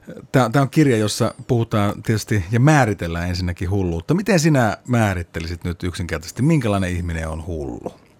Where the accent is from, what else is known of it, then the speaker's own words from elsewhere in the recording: Northern Finland, Finland; Mm, kun ajatellaan tätä pohjoisen viitekehystä, me molemmat ollaan täältä kotoisin, niin tämä todellakin on aika vieras ajatus.